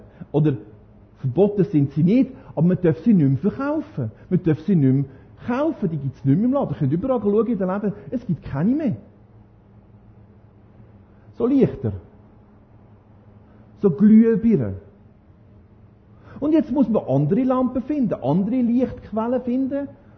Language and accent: German; Norway; bei mir daheim, in meiner Heimat in Norwegen, meiner früheren Heimat, wo ich immer noch ein bisschen Heimat bin